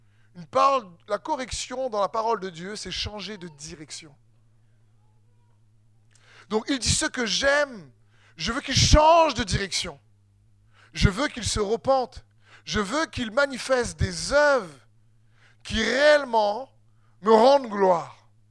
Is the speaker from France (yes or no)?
yes; Réunion, France; Puis dernièrement chez nous à La Réunion